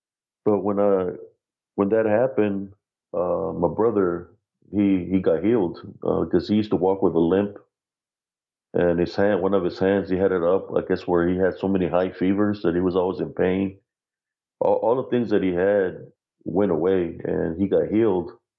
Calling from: Temple, Texas, United States; Yes, sir. I'm calling from Temple, Texas.

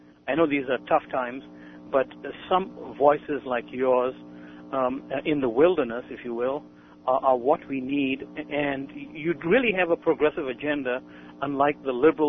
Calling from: Madison, Wisconsin, United States; I'm calling from Madison, Wisconsin.

